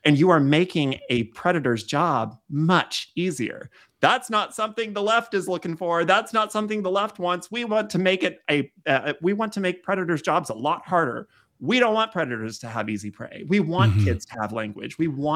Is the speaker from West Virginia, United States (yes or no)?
yes; West Virginia, United States; I'm from West Virginia.